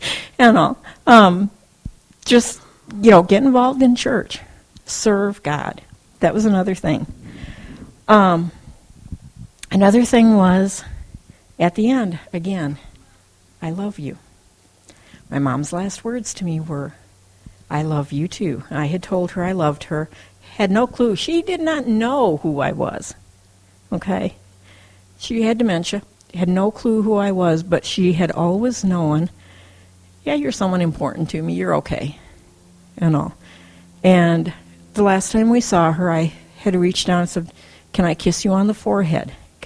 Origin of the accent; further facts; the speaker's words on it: Waupaca, Wisconsin, United States; born there; I was born in Waupaca, but they did still live in New London at the time